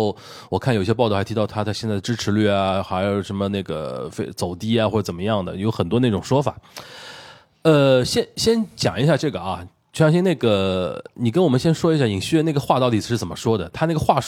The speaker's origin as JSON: {"language": "Chinese", "region": "Shanghai", "country": "China", "said": "我们上海人叫放软党啊，放女当啊。"}